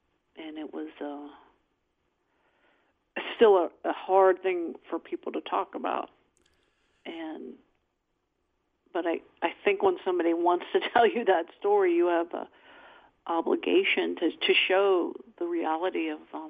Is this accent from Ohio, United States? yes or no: yes; Urbana, Ohio, United States; I'm from Urbana, Ohio, and my mom worked at a factory there off and on as I was growing up.